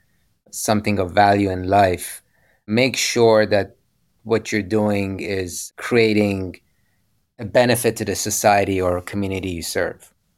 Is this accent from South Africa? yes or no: no; Dubai, United Arab Emirates; moved away as an adult; also born or lived in United States; So I grew up in Dubai most of my childhood and then proceeded to attend Penn State University in the United States, where I completed my bachelor's degree.